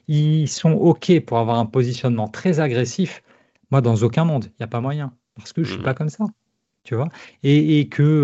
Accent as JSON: {"language": "French", "country": "France", "said": "Je peux pas, je suis français"}